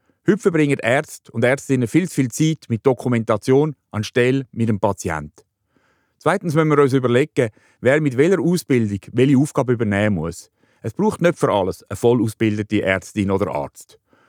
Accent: Switzerland; das können wir als Schweizer und Schweizerinnen selber entscheiden.

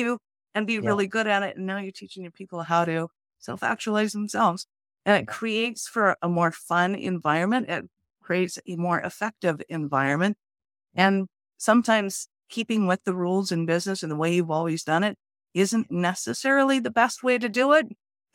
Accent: Canada; because I'm Canadian

